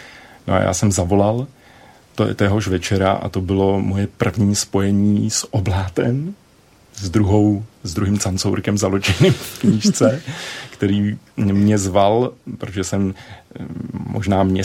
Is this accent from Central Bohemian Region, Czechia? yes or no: yes; Příbram, Central Bohemian Region, Czechia; já jsem s Příbrami ze Svatý hory, takže to se nabízalo sám o sobě